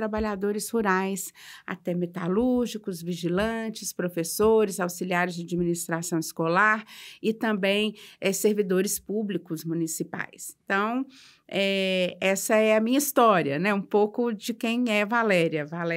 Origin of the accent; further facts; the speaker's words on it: Divinópolis, Minas Gerais, Brazil; sou natural de Divinópolis, tenho dois filhos, né?